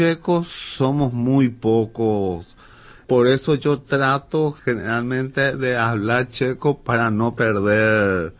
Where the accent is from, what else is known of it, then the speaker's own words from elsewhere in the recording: Paraguay; born there; Yo nací ya acá en el Paraguay en mayo del año 48.